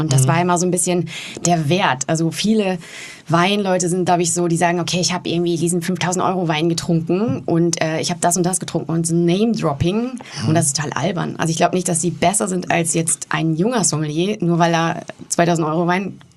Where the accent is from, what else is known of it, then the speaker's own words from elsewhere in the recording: Warendorf, North Rhine-Westphalia, Germany; ich habe nicht im Louis Jakob meine Ausbildung gemacht als Hotelfachfrau, sondern in meiner Heimatstadt in Warendorf.